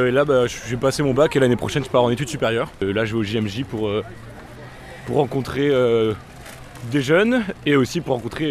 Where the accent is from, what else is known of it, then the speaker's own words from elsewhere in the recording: Bayonne, Nouvelle-Aquitaine, France; je viens de Bayonne et je suis à la paroisse Saint-André, enfin Bayonne-Centre, plus précisément à l'église Saint-André.